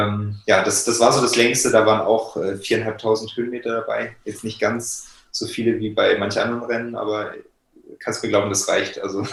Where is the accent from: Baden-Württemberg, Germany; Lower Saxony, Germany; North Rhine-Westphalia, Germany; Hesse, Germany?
North Rhine-Westphalia, Germany; Bonn; Der ging in meiner Heimat in Bonn in Deutschland über 71 Kilometer über einen Fernwanderweg.